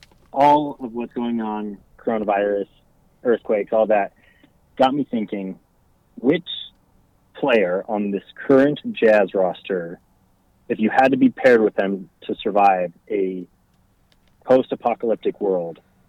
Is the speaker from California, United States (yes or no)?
no; Salt Lake City, Utah, United States; Like, born and raised in Salt Lake. I was born in the early 90s